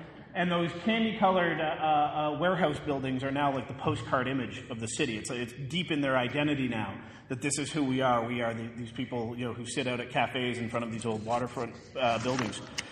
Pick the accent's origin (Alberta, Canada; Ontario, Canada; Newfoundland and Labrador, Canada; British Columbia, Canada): Alberta, Canada; Calgary; my hometown of Calgary, for example